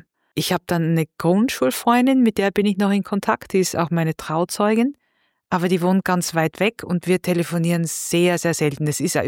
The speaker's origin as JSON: {"language": "German", "country": "Austria", "also_born_or_lived": "Bavaria", "moved": "yes", "lives_now": "Düsseldorf, Germany", "said": "Dadurch, dass ich halt öfter umgezogen bin, aus Österreich nach Bayern, von Bayern nach Düsseldorf"}